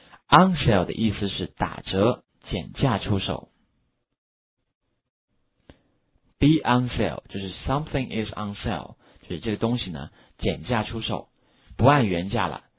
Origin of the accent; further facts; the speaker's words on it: China; 所以的话这一点的话和我们中国人是不大一样的